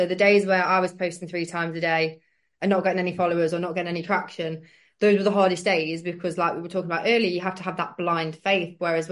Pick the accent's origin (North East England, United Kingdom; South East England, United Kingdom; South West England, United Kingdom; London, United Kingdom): South East England, United Kingdom; Brighton; I'm from Brighton and I've just come from a normal job and I was a civil servant.